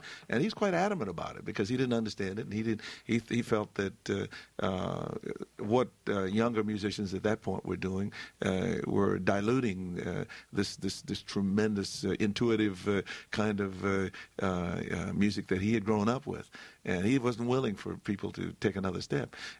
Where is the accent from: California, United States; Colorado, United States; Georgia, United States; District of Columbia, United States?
District of Columbia, United States; Washington; also born or lived in North Carolina, United States; I grew up in the South. I was born in North Carolina, grew up in Washington, D.C., and I've seen things change radically in my lifetime.